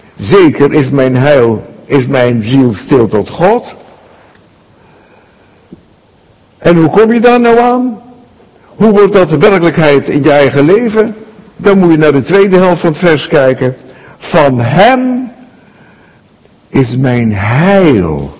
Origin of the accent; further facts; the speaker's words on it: Zeeland, Netherlands; In Zeeland, waar ik vandaan kom, praten de mensen ook veel over het geestelijk leven. En als kind heb ik het al gehoord